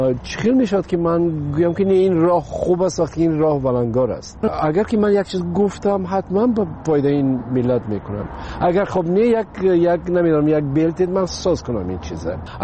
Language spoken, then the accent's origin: Persian; Tajikistan; وطنم خب پیش از همه تاجیکستان وطن است. برای این خانه ای من است و مادرم اینجاست، فرزندام اینجاست.